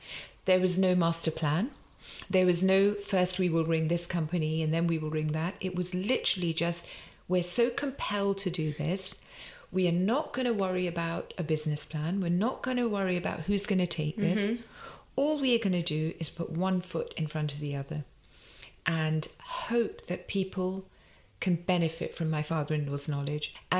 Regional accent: London, United Kingdom; born there; My parents are from Punjab and they moved here in the late 50s. Mm-hmm. I was born in Shepherd's Bush in the 60s.

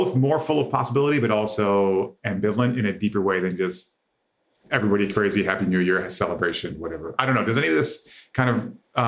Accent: United States; I was raised in the United States, right?

